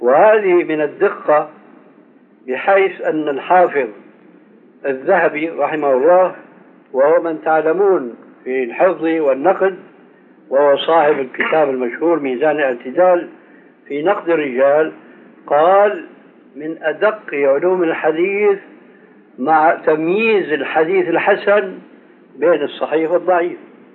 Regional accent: Syria; وهذا كانوا إلى عهد قريب عندنا في سوريا

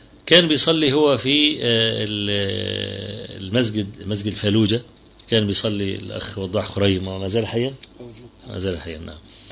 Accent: Egypt; عندنا في مصر بعت لي رسالة كده

